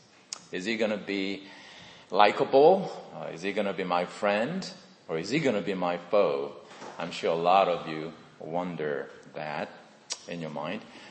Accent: South Korea; now in United States; I am 56 years old, born and raised in South Korea, 3 years after the Korean War ended.

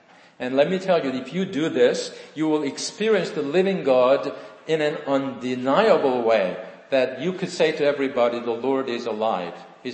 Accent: South Korea; moved away; if you're growing up in Korea, you may not like it. Why? Because in Korea, to get into college is everything. The competition is so fierce. You think in America going to college is tough? Wait until you go into Korea. Literally, even today, 40 years ago when I was growing up in high school

